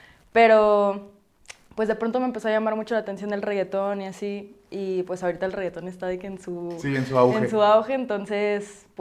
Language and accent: Spanish; Iguala, Guerrero, Mexico; Porque pues yo soy de Guerrero. En Guerrero, de que...